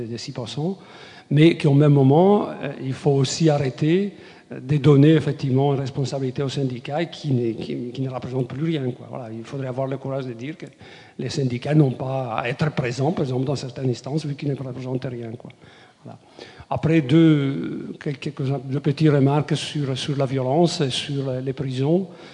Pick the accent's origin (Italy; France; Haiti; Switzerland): Italy; je suis italien, vous allez en Italie en train